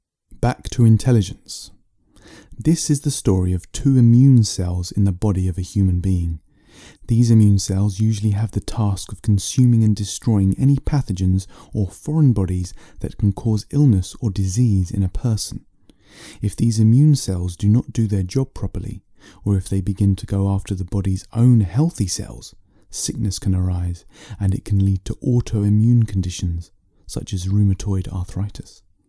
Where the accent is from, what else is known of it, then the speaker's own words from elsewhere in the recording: England, United Kingdom; I'm an author from England